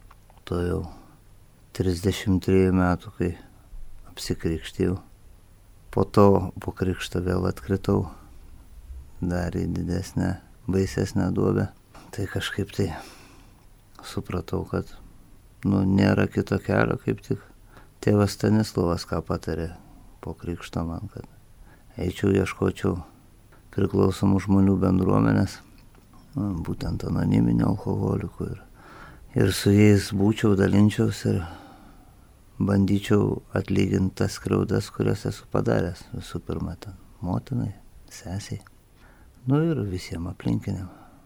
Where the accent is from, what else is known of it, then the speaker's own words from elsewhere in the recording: Rusnė, Klaipėda County, Lithuania; Gimiau, augau Rusnėj, tai kaip ir nuo Pamario.